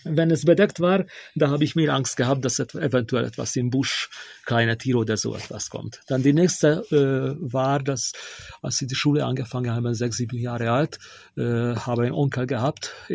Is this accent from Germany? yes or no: no; Hungary; German is a second language; moved away as an adult; now in Austria; ich komme aus Ungarn und 1990 bin ich nach Österreich rausgekommen, also ich lebe hier schon seit 34 Jahren.